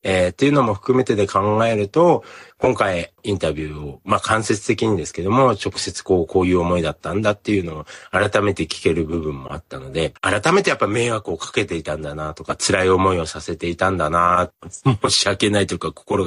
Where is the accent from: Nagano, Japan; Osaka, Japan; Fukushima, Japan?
Fukushima, Japan; 僕はその自分のふるさと福島が東日本大震災で大きな被害を受けた